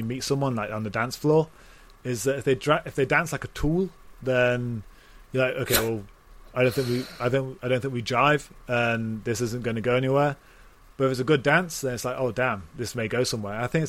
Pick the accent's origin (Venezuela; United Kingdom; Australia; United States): United Kingdom; British. I'm British. It's how we operate. We've got a monarchy.